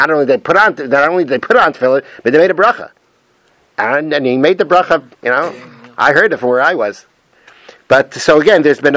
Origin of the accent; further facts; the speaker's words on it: Elizabeth, New Jersey, United States; I grew up in Elizabeth, New Jersey, and the rub there was Rav Pinchas Teitz.